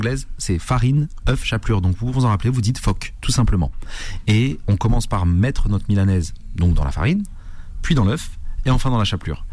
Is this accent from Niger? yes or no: no; Kabylie, Algeria; Ça peut être du pain Harlem, comme on dit chez nous en Kabyle